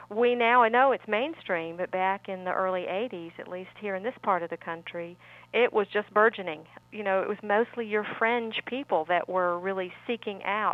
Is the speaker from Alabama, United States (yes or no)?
yes; Birmingham, Alabama, United States; And Birmingham was my hometown. I was in Miami, Florida at the time, and I was just fascinated.